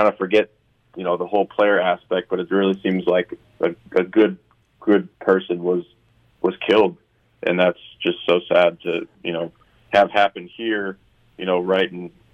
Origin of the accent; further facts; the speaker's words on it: Minnesota, United States; I went to Michigan State and then but I'm from Minnesota, lived there my whole life.